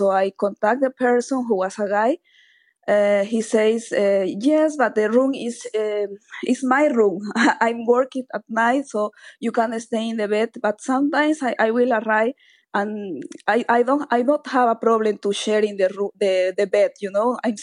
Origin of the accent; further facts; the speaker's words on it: Bolivia; English is a second language; moved away as an adult; now in Dublin, Ireland; I'm from Bolivia.